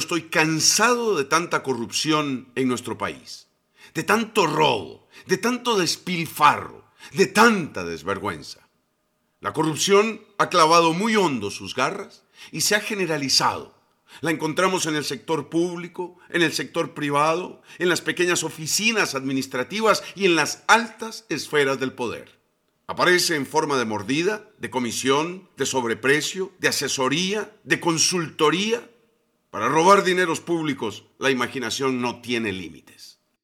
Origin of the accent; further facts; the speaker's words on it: Costa Rica; Sé que somos muchos los costarricenses que queremos un país mejor, más justo, más equitativo, más solidario.